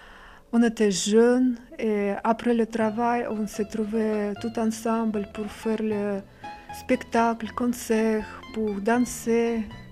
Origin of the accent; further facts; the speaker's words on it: Moscow Oblast, Russia; French is a second language; Oui, j'ai grandi à un petit village à côté de Moscou, 100 km à côté de Moscou, un petit village.